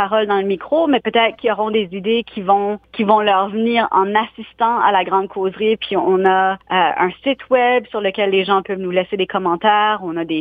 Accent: Moncton, New Brunswick, Canada; accent: Chiac; Moi, je suis originaire de Moncton. J'ai grandi en parlant chiac dans la cour d'école.

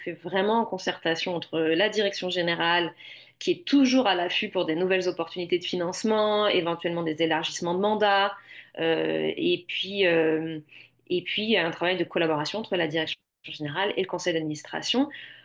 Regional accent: France; now in Canada; Je viens de France, là, donc on n'appelle pas ça des OBNL

